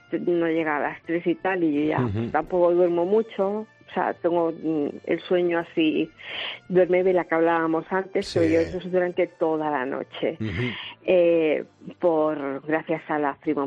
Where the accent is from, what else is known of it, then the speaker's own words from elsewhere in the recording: Barcelona, Catalonia, Spain; yo soy de Barcelona.